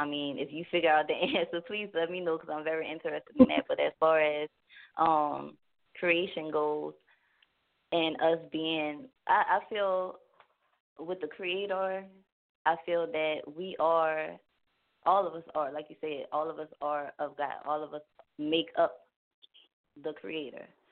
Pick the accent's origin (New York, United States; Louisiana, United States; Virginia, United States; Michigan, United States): Louisiana, United States; I am from Louisiana, and I also am an energy reader by means of the tarot.